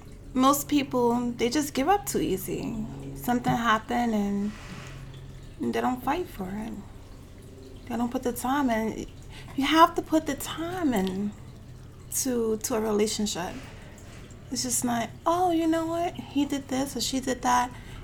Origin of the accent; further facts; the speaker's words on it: New York City, New York, United States; Grew up in Harlem, Schaumburg, Complex.